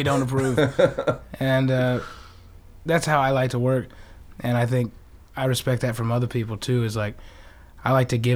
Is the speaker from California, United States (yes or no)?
no; Greenville, South Carolina, United States; Greenville, South Carolina.